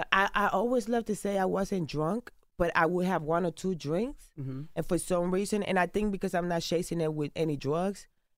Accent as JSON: {"language": "English", "country": "Puerto Rico", "tie": "born there", "first_language": "Spanish", "second_language": "English", "said": "Because I've always considered myself a black woman. Mm-hmm. But I was born in Puerto Rico and I speak Spanish. My first language is Spanish."}